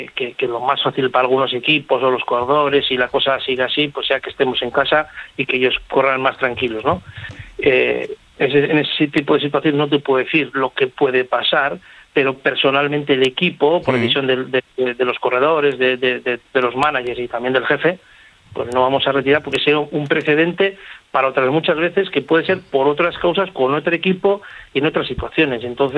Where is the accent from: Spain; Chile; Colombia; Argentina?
Spain; Navarre; Encima acabo de pasar por casa, yo soy navarro, y he pasado por Navarra